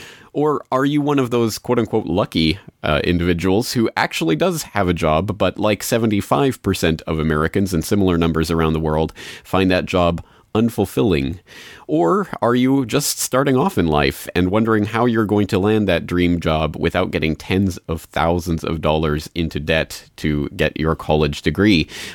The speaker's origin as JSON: {"language": "English", "country": "Canada", "said": "speaking as a Canadian, I can tell you that's very much implanted in the Canadian culture as well"}